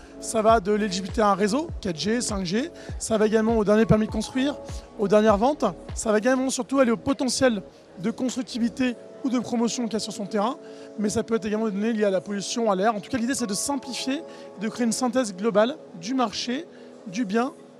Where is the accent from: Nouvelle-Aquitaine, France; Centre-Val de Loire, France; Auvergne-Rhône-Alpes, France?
Auvergne-Rhône-Alpes, France; Lyon; Moi, je viens de Lyon.